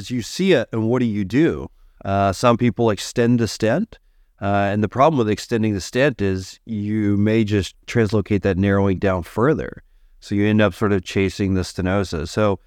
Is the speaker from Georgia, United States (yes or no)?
yes; Georgia, United States; So, you know, I grew up in Georgia.